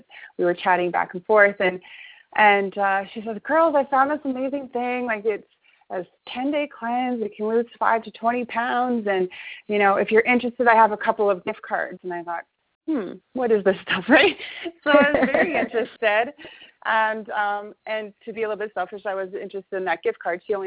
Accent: Calgary, Alberta, Canada; I'm from Calgary, Alberta, Canada. So that's about an hour and a half away from Banff, Alberta.

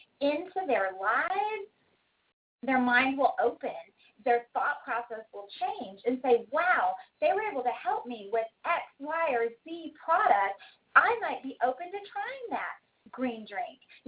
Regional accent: Dallas, Texas, United States; I really want to support my hometown community. So if you've got anybody in Dallas, Texas

